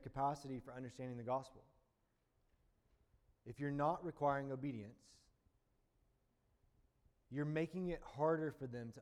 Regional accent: Deep South, United States; It's a long-standing pattern where I'm from the Deep South, like good old America, whatever.

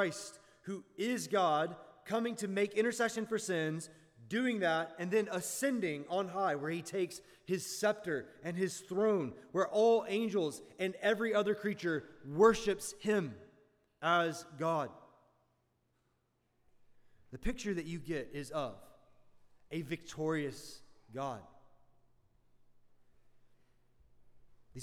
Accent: Deep South, United States; So I grew up in the Deep South. And in the Deep South, you never really like get a vast view of anything because it's just small rolling hills and pine trees.

